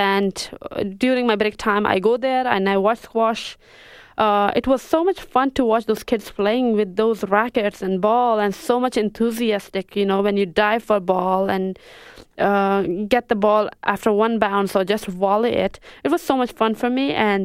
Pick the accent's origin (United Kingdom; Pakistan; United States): Pakistan; Waziristan, Khyber Pakhtunkhwa; And I come from Waziristan, which is the hub of Taliban, and Waziristan means the land of Wazir people.